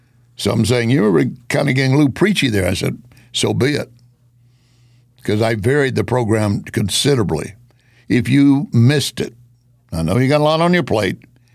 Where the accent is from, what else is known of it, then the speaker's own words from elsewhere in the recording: the South, United States; Growing up in the South, there were times my parents would take me to one of these tent revivals